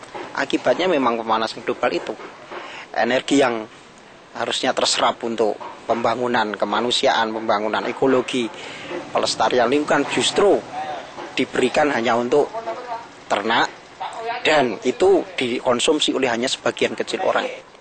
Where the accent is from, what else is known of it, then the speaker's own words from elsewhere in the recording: Java, Indonesia; saya misalkan budaya Jawa yang saya sendiri orang Jawa.